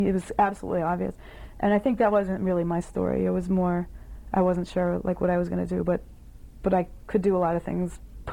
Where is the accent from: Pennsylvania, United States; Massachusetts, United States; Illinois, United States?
Massachusetts, United States; Lexington; We grew up in Lexington, which is, when I grew up, it was a sleepy little boonies town because it was too far, really, to be commutable.